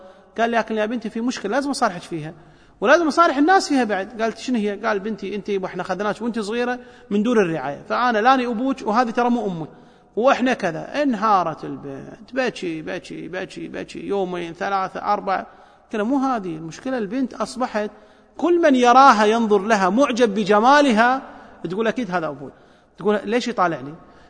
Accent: Kuwait; يعني عندنا بالكويت أكثر من 790 ابن تبنتهم

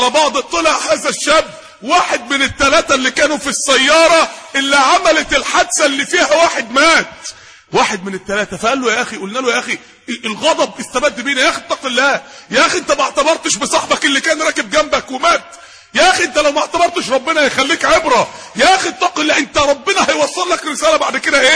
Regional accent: Mansoura, Dakahlia, Egypt; نقلوه على المستشفى عندنا في المنصورة في الطوارئ

